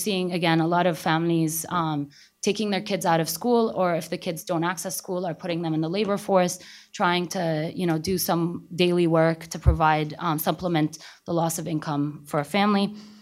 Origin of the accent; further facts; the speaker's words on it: Syria; accent: Syrian; these two particular women instantly picked up on my Syrian accent